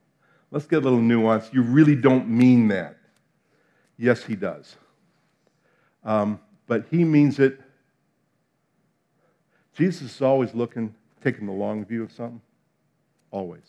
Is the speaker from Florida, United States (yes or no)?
no; New Jersey, United States; I'm from New Jersey. So you know, we expect the worst and are always surprised when things turn out.